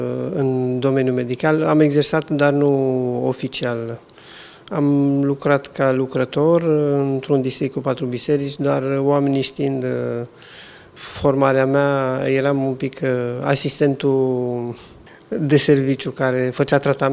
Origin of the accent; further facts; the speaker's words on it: Alba Iulia, Alba County, Romania; Și eu am crescut într-o perioadă foarte bogată, spiritual, în comunitatea din Alba Iulia, de acolo sunt deloc din România.